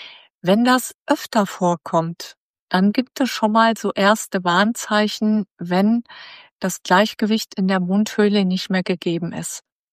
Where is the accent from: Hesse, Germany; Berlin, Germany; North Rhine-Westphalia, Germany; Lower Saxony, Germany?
North Rhine-Westphalia, Germany; Bielefeld; now in Münster, Germany; Geboren und aufgewachsen bin ich in Bielefeld und bin dann zum Studium der Zahnmedizin nach Münster gekommen